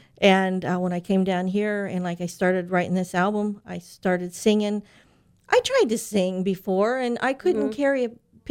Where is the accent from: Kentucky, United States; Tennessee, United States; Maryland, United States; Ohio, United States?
Kentucky, United States; We're not from the area. We came here from the Greater Cincinnati, Northern Kentucky area about 6 years ago. So I'm out of my element.